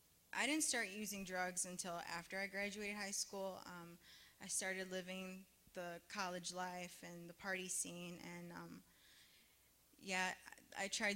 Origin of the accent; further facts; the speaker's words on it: Chicago, Illinois, United States; I'm 25 years old, and I'm also from Chicago.